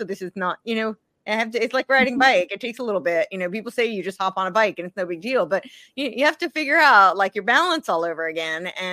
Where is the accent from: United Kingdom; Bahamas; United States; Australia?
United States; I didn't know of it as an American.